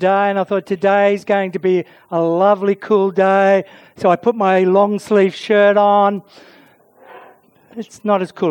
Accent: Australia; growing up in Australia, I love the fresh salads, the food of summer, and the fresh fruits of summer.

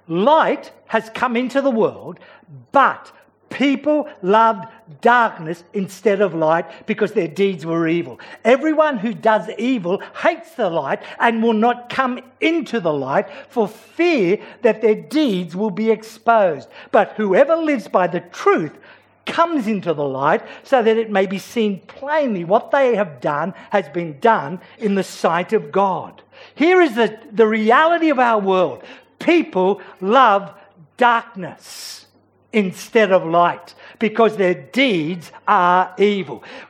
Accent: Sydney, New South Wales, Australia; I grew up in Sydney, in the city, and so I was never conscious of the absence of light.

